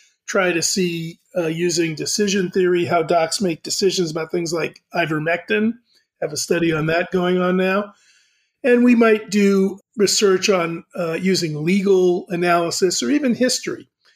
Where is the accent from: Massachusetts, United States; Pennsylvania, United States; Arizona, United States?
Massachusetts, United States; Framingham; I'm from Framingham outside of Boston. And the only word people say that reveals I'm from Boston is when I say Boston.